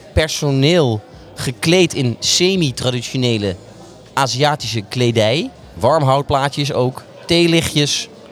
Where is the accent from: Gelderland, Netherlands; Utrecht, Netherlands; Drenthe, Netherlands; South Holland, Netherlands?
Gelderland, Netherlands; Velp; Ik kom natuurlijk uit Velp.